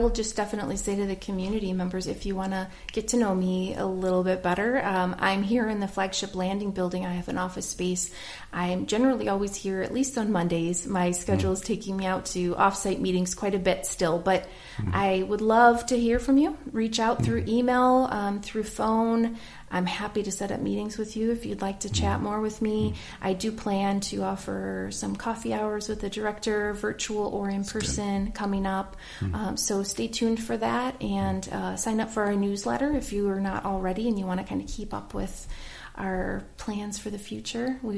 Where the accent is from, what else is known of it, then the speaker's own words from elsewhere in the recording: Midwest, United States; I grew up in the Midwest, and I actually didn't ever see the ocean until I was 20.